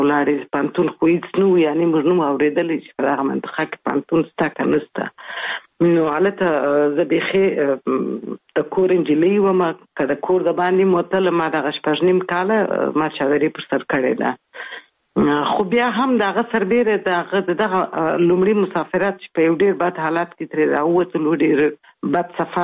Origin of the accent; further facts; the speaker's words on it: Kabul, Afghanistan; also born or lived in Kandahar; اصلا خو زه زیږیدلې په کندهار کې یم خو دغه دقیق مې دی نیم کال وم څلور میاشت وم درو میاشت وم کابل ته تللی و میشت سوي و